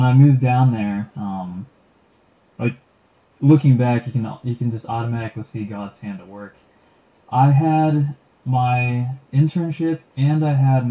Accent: Sidney, Ohio, United States; Originally, I'm from Sydney, mm-hmm. Ohio.

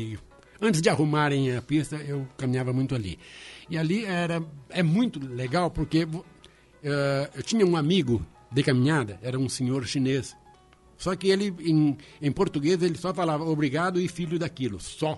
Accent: Bela Vista do Paraíso, Paraná, Brazil; born there; Eu nasci em Bela Vista do Paraíso. De Bela Vista do Paraíso eu mudei para Londrina. De Londrina eu vim para Foz do Iguaçu. De Foz do Iguaçu eu mudei para Guaíra, aqui pertinho.

